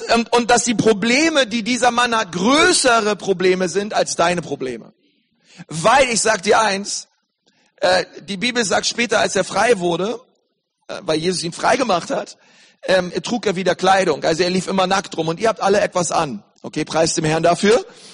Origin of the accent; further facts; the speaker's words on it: Berlin, Germany; ich bin Berliner.